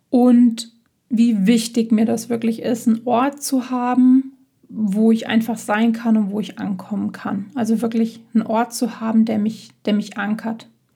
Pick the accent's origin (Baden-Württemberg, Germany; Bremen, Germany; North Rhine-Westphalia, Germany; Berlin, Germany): North Rhine-Westphalia, Germany; Meine Heimat ist in Nordrhein-Westfalen, nahe dem Sauerland. Eine wunderschöne Gegend mit vielen Bergen, Hügeln, viel, viel Wald. Ein bisschen sehr im Nirgendwo, mit einem ziemlich klimatisch eher rauen Wetter, würde ich mal sagen.